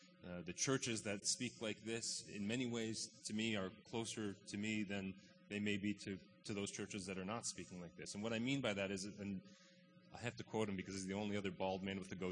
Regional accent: New Jersey, United States; born there; I was born in New Jersey.

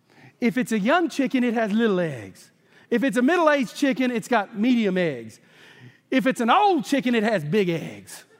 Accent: Texas, United States; And we know that's true because I'm from Texas and we never tell tall tales.

